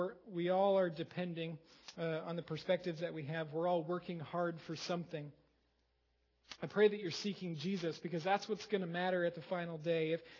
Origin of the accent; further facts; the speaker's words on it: Iowa, United States; I didn't go to college there, but I grew up in Iowa, and our high school district race was on this course.